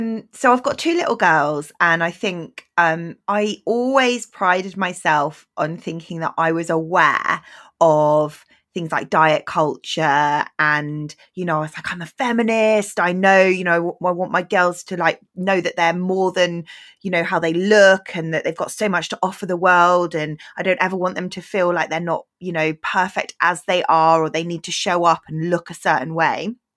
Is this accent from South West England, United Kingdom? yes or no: yes; Bristol, South West England, United Kingdom; So I grew up in a fairly progressive city. I grew up in Bristol.